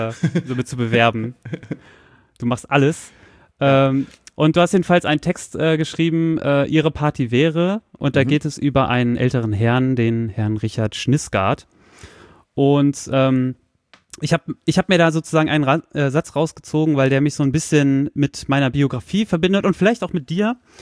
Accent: Soltau, Lower Saxony, Germany; ich komme aus Soltau raus, kurz vor der Einfahrt zu Wolterdingen. Wenn man nach links fährt, fährt man rechts zum Heidepark. Also es ist nicht direkt in Soltau, aber es ist der Heidepark Soltau.

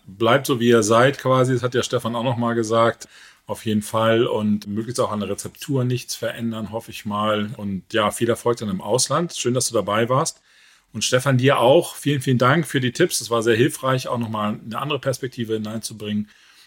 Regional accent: Hamburg, Germany; Ich komme selber auch aus Hamburg

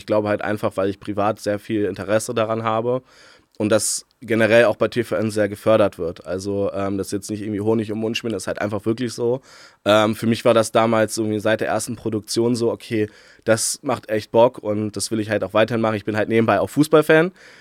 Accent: Hildesheim, Lower Saxony, Germany; Tatsächlich komme ich aus Hildesheim, aber pendel immer jetzt zwischen Hildesheim und Hannover während der Ausbildung noch und bin aber hier zur Schule gegangen tatsächlich.

